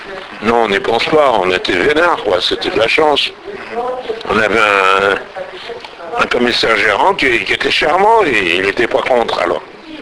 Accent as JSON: {"language": "French", "town": "Paris", "region": "Île-de-France", "country": "France", "tie": "born there", "said": "Je suis né à Paris, à l'hôpital Rothschild, le 9 janvier 1926."}